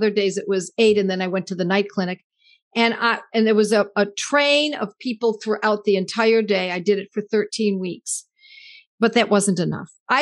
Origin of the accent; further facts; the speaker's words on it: Buffalo, New York, United States; They said he was going to be bringing the Banerjees into Buffalo, New York, my hometown, and they were going to be speaking at our college